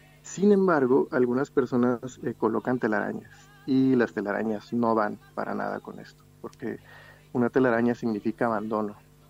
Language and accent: Spanish; Mexico; yo creo que como mexicanos tenemos eso en nuestra cultura. Desde niño me tocó ver catrinas, me tocó ver las ofrendas